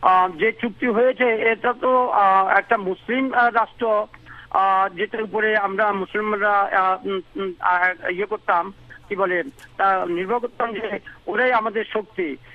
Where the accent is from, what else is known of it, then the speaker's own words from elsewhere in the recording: Bangladesh; now in New York, United States; New York থেকে বলছি, আমি বাংলাদেশি।